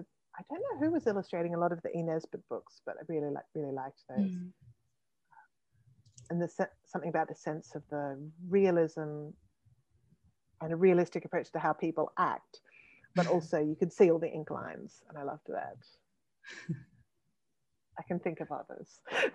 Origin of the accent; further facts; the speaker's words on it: Australia; getting to see those places is amazing when you've grown up on fairy tales in Australia